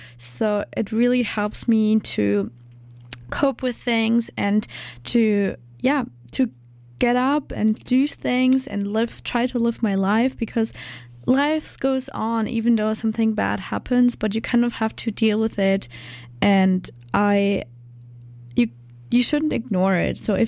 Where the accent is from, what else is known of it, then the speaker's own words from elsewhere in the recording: Germany; English is a second language; moved away as an adult; now in Canada; I'm from Germany, currently staying here